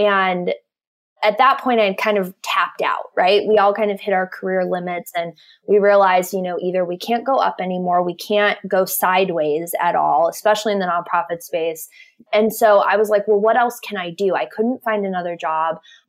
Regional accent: Cleveland, Ohio, United States; I grew up in Cleveland, and my business is actually named after an intersection in Cleveland.

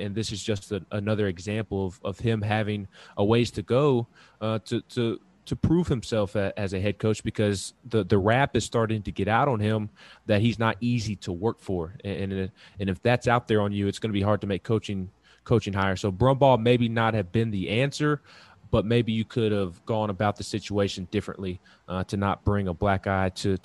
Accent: Huntsville, Alabama, United States; And again, I'm from Huntsville, so I have a ton of friends who went to Alabama

